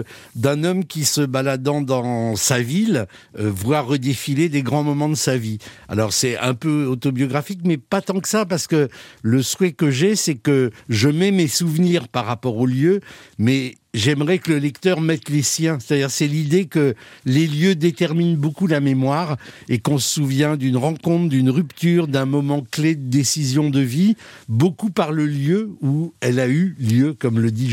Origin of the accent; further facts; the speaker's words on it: Saint-Saturnin, Occitanie, France; also born or lived in Paris; Non, je viens d'un petit village du Midi qui s'appelle Saint-Saturnin.